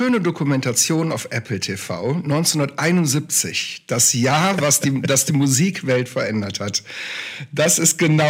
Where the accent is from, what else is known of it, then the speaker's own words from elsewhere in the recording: Krefeld, North Rhine-Westphalia, Germany; born there; Ich bin in Krefeld geboren, ja, sehr richtig. Nicht in Düsseldorf.